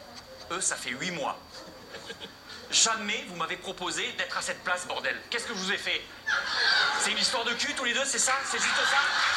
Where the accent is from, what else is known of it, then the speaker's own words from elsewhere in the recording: south of France, France; Je suis du Sud